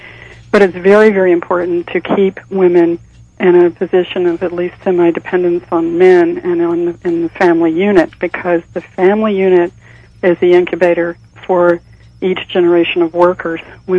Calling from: Washington, District of Columbia, United States; I'm calling from Northwest D.C.

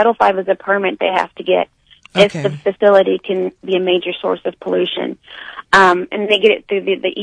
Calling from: Louisville, Kentucky, United States; I'm calling from Louisville, Kentucky.

